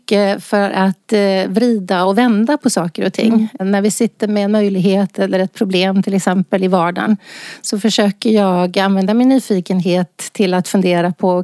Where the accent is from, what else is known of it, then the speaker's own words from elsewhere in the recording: Stockholm, Stockholm County, Sweden; born there; also born or lived in Gothenburg / Kalmar / Karlstad; Jag är född i Stockholm. Mm. Under min uppväxt så bodde jag i Göteborg, Kalmar, Karlstad. Sen återvände jag till Stockholm för att studera. Och det gjorde jag på KTH.